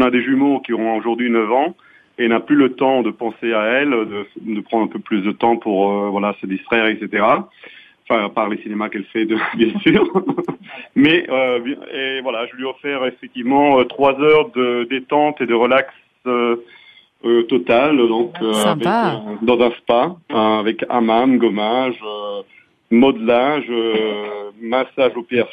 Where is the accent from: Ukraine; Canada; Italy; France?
Italy; French is a second language; Moi, je suis italien, donc.